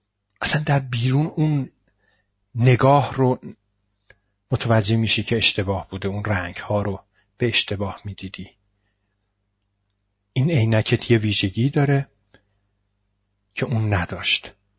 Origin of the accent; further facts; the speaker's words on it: Iran; همیشه تو هر جمعی تو خارجی ها بودم آخرش این حس رو بهشون منتقل کردم که آقا من ایرانیم